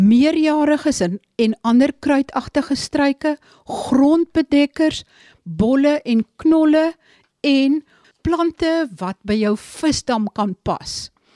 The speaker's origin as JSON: {"language": "Afrikaans", "region": "Eastern Cape", "country": "South Africa", "said": "baie onrus en stakings op die oomblik in die Sondagsriviervallei aan die gang is. Dit is die gebied waar ek vandaan kom."}